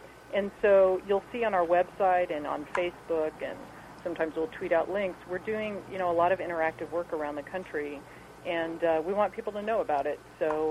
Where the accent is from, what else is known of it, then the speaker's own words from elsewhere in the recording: Colorado, United States; Well, I'm from the West. I'm a Colorado gal.